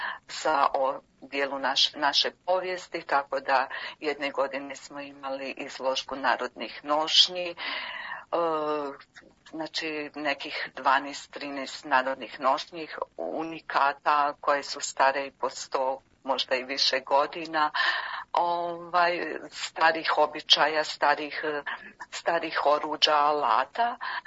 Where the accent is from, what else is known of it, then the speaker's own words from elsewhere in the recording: Vareš, Federation of Bosnia and Herzegovina, Bosnia & Herzegovina; Pa nas iz Vareša dolazi, ja mislim, nekih 7-8 koji su porijeklom iz Vareša.